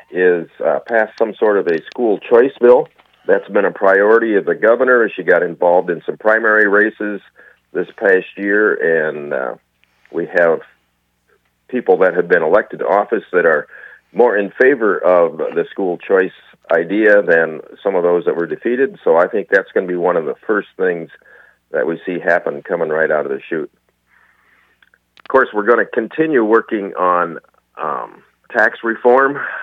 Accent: Hancock County, United States; Well, I am a farmer from Hancock County, lived here my entire life

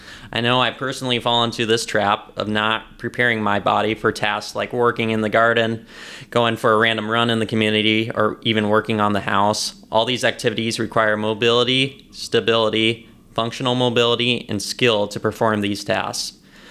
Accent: Nevada, Iowa, United States; now in Webster City, United States; And obviously, I'm from Nevada, Iowa, which is pretty rural. So it's been a pretty easy transition so far into Webster City, Iowa.

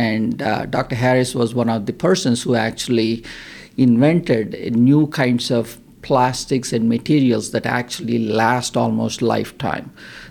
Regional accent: India; I was born in India and grew up in India. The city where I grew up is a big city, 14 million population.

